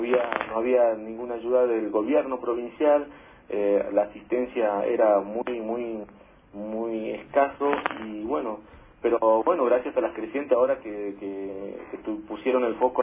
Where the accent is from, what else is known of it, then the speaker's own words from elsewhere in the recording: Chaco, Argentina; soy del Chaco y estoy llamando desde acá. Y bueno, estamos aquí en el Departamento General Güemes, a la frontera con Formosa, 300 kilómetros de la capital del Chaco, sería Resistencia, ¿no? Entonces, estamos en una comunidad